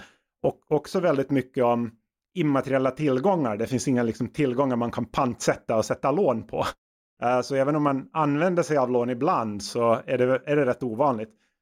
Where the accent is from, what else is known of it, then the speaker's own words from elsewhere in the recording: Vaasa, Ostrobothnia, Finland; Ja, jag är ursprungligen från Vasa i Finland.